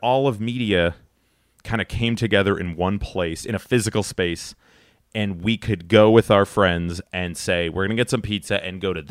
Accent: Cleveland, Ohio, United States; I'm from Cleveland, Ohio.

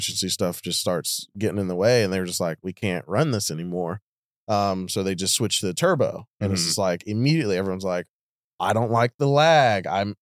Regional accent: Greenville, North Carolina, United States; Dave's from my hometown. Yeah. Yeah. Oh, Greenville, North Carolina.

